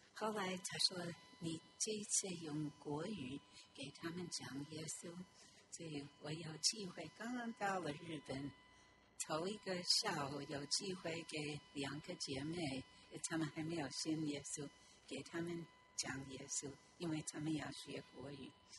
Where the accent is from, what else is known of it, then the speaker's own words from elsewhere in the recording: New York, United States; 我们去聚会在 Ridgewood， 我们的保姆会，我从七十出生在那里长大，那个时候大概还好，没有那么多的车子，